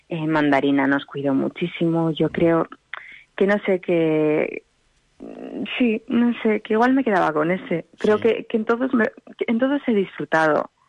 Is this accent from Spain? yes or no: yes; Aragon, Spain; accent: Basque; te sale como acento vasco. Ya ni siquiera eres capaz de hacerte el maño.